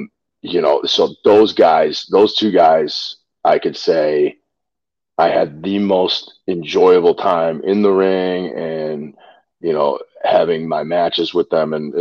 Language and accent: English; Chicago, Illinois, United States; I'm the guy from Chicago that is supposed to have a tryout match today.